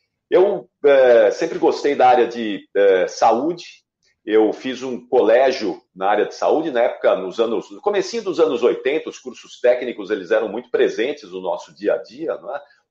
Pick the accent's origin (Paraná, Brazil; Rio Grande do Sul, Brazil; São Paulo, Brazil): São Paulo, Brazil; Osasco; em Osasco, a minha cidade, eu nasci em Osasco